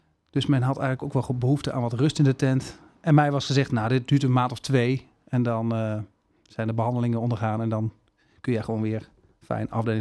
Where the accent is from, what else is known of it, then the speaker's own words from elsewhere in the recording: Brummen, Gelderland, Netherlands; Ik ben geboren in de Achterhoek, in Brummen. Dat ligt bij Zutphen. Voor zover mensen dat niet weten, dat ligt in Gelderland, Arnhem, in de buurt. Daar ben ik opgegroeid.